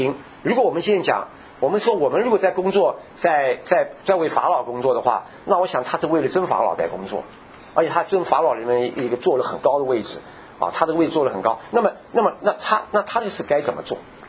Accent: China

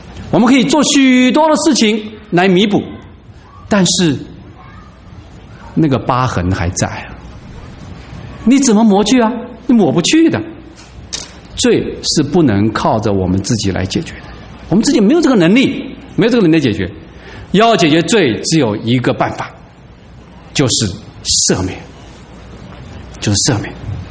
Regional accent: China

